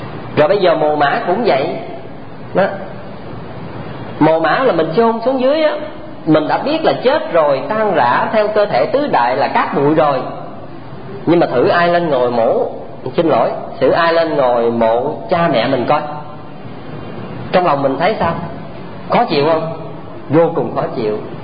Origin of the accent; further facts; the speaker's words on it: Tra On, Vĩnh Long, Vietnam; ở chùa Thiên Phước ở quê tôi ở Trà Ôn á